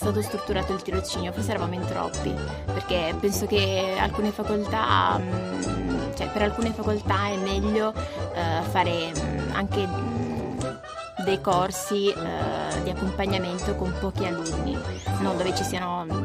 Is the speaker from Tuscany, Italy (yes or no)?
no; Calabria, Italy; now in Turin, Italy; Io sono calabrese, quindi... Venire a Torino per me è stato tipo il cambiamento totale della mia vita.